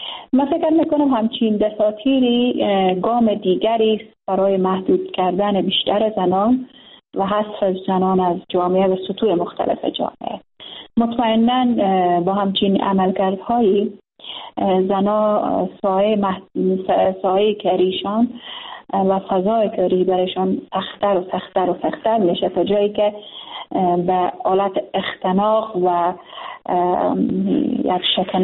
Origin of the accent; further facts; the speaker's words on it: Afghanistan; به عنوان یک زن که در افغانستان زندگی میکنم